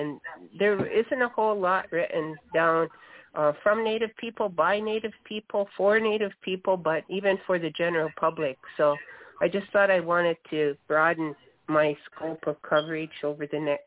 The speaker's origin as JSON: {"language": "English", "town": "Six Nations of the Grand River", "region": "Ontario", "country": "Canada", "tie": "born or raised there", "said": "I'm born and raised on the Six Nations Indian Reserve, which is near Toronto. We're just about an hour and a half south of Toronto, Ontario."}